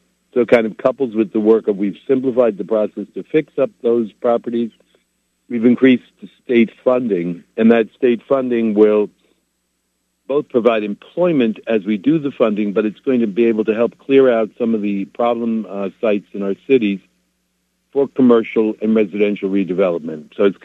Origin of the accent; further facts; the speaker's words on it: Bronx, New York, United States; born there; I was born in the Bronx. I lived in Brooklyn for 15 years.